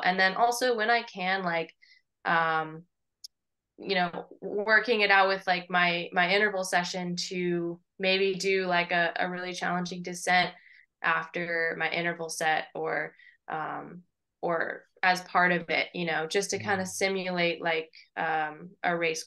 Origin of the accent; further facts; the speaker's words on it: California, United States; I grew up in California